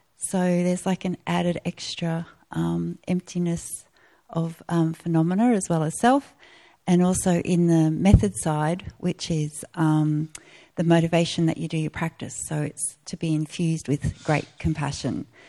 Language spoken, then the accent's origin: English; Brisbane, Queensland, Australia; I'm from Brisbane, and I took my first ordination in 2011 in Tibetan Buddhism